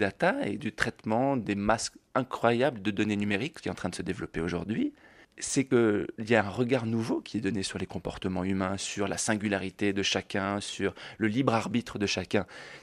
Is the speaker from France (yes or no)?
yes; France